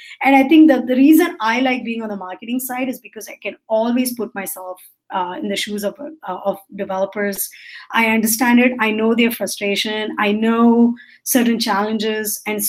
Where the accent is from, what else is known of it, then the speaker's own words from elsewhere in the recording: India; I'm Indian, so I grew up in the way my parents asked me to do.